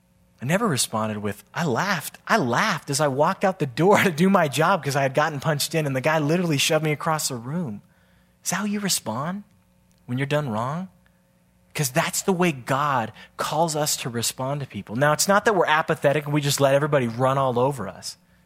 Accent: San Diego, California, United States; I'm a Padre fan. I'm from San Diego.

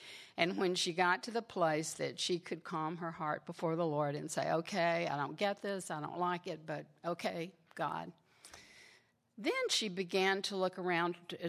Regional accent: Mississippi, United States; And you hear, maybe some of you hear it in my voice, I grew up in Mississippi, okay?

